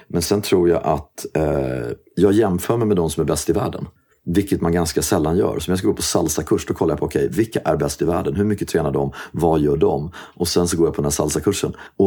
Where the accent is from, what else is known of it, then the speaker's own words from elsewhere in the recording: Sundbyberg, Stockholm County, Sweden; Men jag växte upp i Hallonbergen. Jag växte upp i Ursvik, en bit härifrån. Jag gick i Hallonbergsskolan.